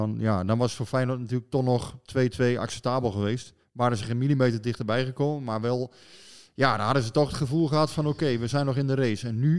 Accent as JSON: {"language": "Dutch", "town": "Nuenen", "region": "North Brabant", "country": "Netherlands", "said": "ik kom uit Nuenen en in een kwartiertje rijd ik naar de luchthaven."}